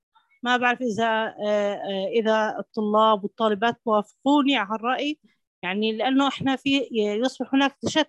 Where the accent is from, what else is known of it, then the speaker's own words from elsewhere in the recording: Saudi Arabia; محذوف من عندنا في السعودية